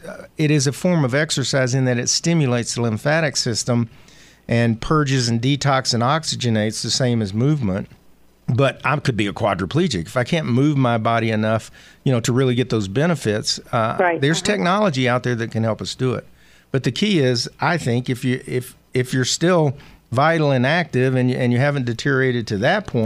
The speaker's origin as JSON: {"language": "English", "region": "the South", "country": "United States", "accent": "Southern", "said": "Sorry, my southern accent."}